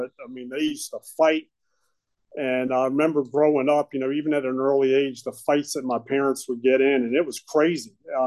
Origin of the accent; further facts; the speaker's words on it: Charlottesville, Virginia, United States; And, you know, I grew up in Charlottesville, you know, blue collar dad.